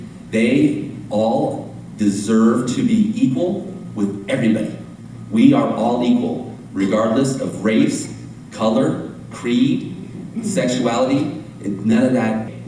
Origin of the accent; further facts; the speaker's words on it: Santee, California, United States; There's hate groups in my hometown of Santee.